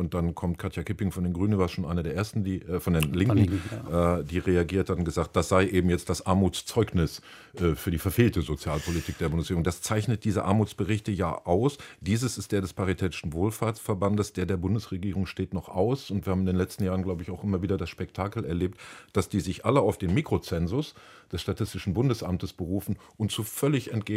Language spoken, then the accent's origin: German; North Rhine-Westphalia, Germany; mit dem Ruhrgebiet, das, was mich wirklich bestürzt, dass das jetzt so der Ausreißer nach unten ist, bundesweit, meine Heimat